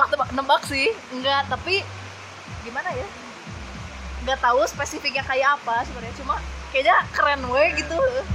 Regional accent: Bandung, West Java, Indonesia; born there; Terus apalagi aku lahir di Bandung tanggal 16 April 1996.

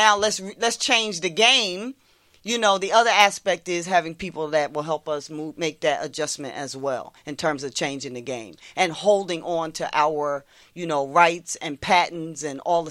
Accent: West Trenton, New Jersey, United States; You know, I grew up in West Trenton.

